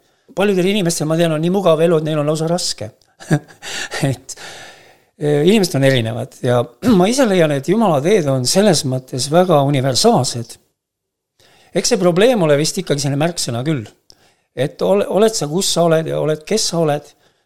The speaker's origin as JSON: {"language": "Estonian", "town": "Võru", "region": "Võru County", "country": "Estonia", "tie": "born or raised there", "said": "ma olen põline võrukas, küll õpingute aastat ja nagu ikka noored inimesed käivad teistes linnades ja elavad võibolla ajutiselt mujal või töötanud mujal, aga elan ikkagi Võrus."}